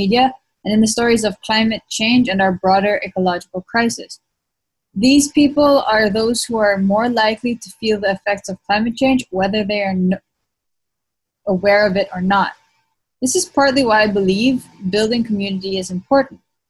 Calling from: Oakland, California, United States; and I'm tuning in from Oakland, California.

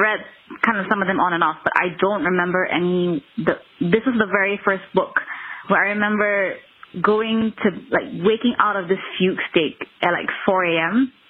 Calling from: Kuala Lumpur, Malaysia; I'm calling from Kuala Lumpur, Malaysia.

